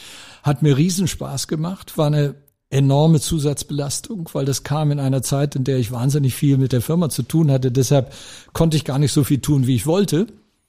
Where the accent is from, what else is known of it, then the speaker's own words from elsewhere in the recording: Germany; Ich komme ja aus Deutschland, da ist das ich auch ein Thema.